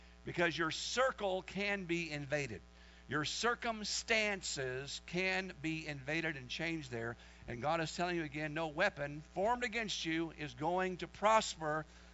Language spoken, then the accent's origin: English; Vietnam; I come from Vietnam, where there's mines and bombs and machine guns and people getting raped, and I got a corrupt government there.